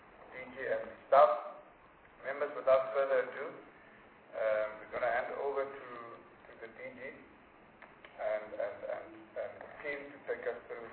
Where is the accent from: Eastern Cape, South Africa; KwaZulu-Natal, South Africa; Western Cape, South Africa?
Western Cape, South Africa; I am from the Republic of the Western Cape.